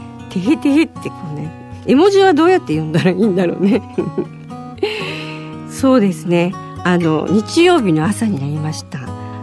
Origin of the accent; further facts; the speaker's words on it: Kanto, Japan; 私は関東で育ちましたので、